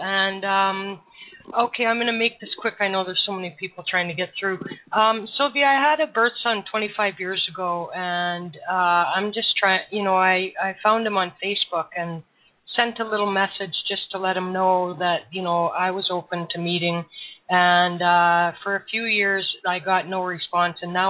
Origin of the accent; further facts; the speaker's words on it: Canada; I'm a she, and I'm from Canada.